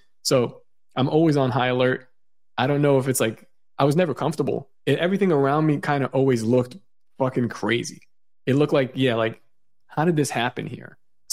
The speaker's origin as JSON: {"language": "English", "town": "New York City", "region": "New York", "country": "United States", "said": "But, no, I was from New York City, and I worked for the MTA."}